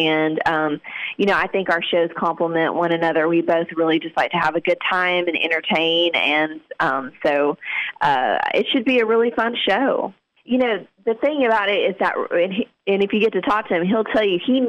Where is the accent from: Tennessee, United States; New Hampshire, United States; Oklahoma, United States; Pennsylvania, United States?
Oklahoma, United States; Wewoka; Well, I am from Oklahoma, small town in Oklahoma. It's a town called Weleka.